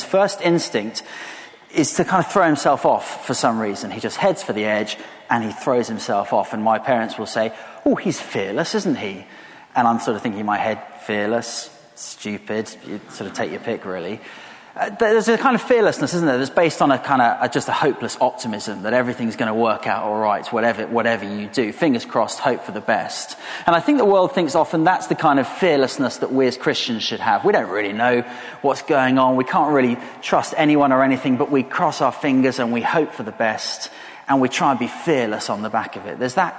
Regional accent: London, United Kingdom; After all, as wonderful as 2012 was as a Londoner, and it was a great year, wasn't it?

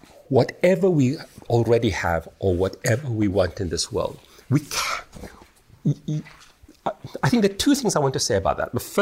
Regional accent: Singapore; moved away; And I come from Singapore, as I said last night

